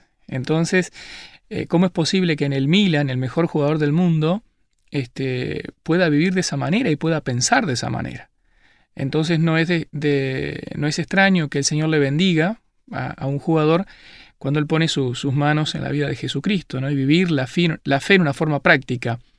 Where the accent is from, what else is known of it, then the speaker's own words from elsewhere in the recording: Uruguay; now in Germany; soy de aquí, soy de estas tierras, soy uruguayo. Y bueno, hace 4 años que estamos trabajando en Alemania.